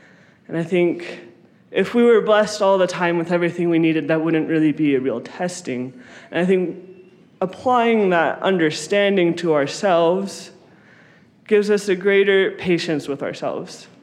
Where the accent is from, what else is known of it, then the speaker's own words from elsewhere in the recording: Detroit, Michigan, United States; I am from Detroit, and there's a lot of poverty there. There's a lot of poverty where I'm from.